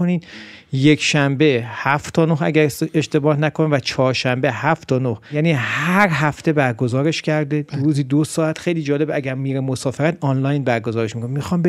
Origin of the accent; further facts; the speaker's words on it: Iran; ما ایرانی هستیم، با هر اعتقادی ما ایرانی هستیم